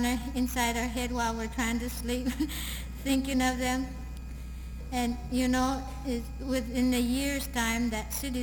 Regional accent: Nome, Alaska, United States; born there; I was born near Nome, about 30 miles.

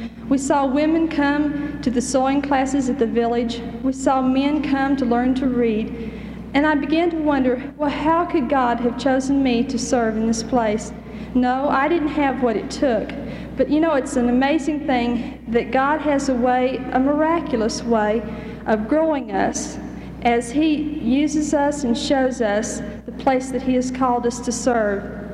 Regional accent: Jefferson City, Missouri, United States; I'm from Jefferson City, Missouri

